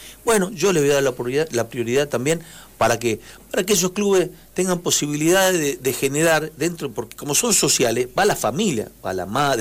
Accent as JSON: {"language": "Spanish", "town": "Calingasta", "region": "San Juan", "country": "Argentina", "said": "Yo vengo de Calingasta."}